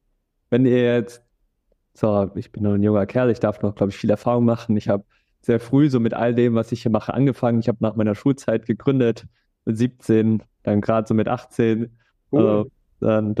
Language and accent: German; Baden-Württemberg, Germany; also born or lived in Cologne; Ich bin mit 24 aus der Großstadt Köln jetzt vor 2 Wochen wieder an den Bodensee gezogen, in meine Heimatstadt.